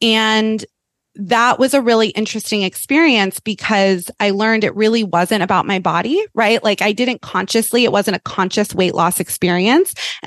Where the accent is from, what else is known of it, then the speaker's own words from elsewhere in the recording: Malibu, California, United States; So I grew up in Malibu, California, in a little small beach community out in Los Angeles.